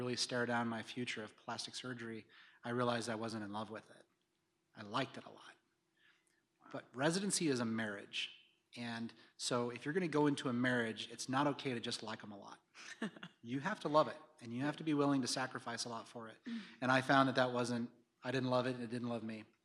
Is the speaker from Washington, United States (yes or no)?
no; Oklahoma City, Oklahoma, United States; I'm from Oklahoma City. I'm 40 years old, so I was in high school in 1995 when the Oklahoma City bombing happened. And that terrorist attack on my hometown that killed 168 people